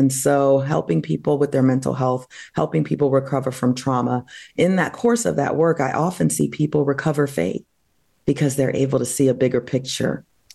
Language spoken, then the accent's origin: English; New Jersey, United States; I was at Amherst College in Massachusetts. I grew up in New Jersey.